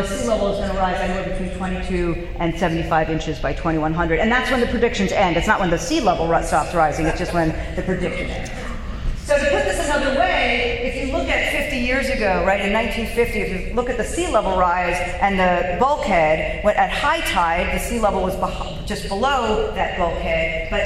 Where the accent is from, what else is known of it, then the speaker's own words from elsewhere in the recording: New Jersey, United States; This is a picture I actually took in my hometown down on the Jersey Shore.